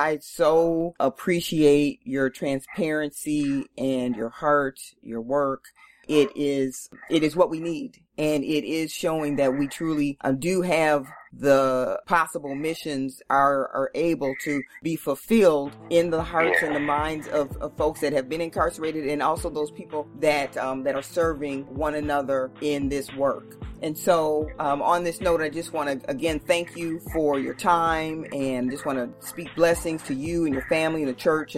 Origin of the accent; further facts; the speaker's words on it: St. Paul, Minnesota, United States; Growing up in St. Paul, Minnesota, I didn't know much about jails, prisons, and people on probation.